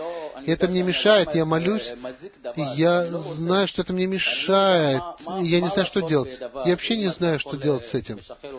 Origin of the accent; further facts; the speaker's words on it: Petah Tikva, Central District, Israel; Я из Петахтиквы.